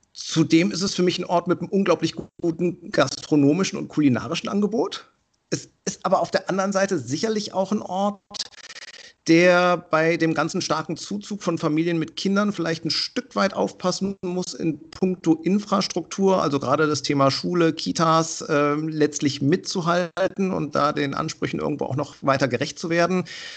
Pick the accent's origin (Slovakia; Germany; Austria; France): Germany; Cologne, North Rhine-Westphalia; born there; als gebürtiger Kölner schlägt mein Herz natürlich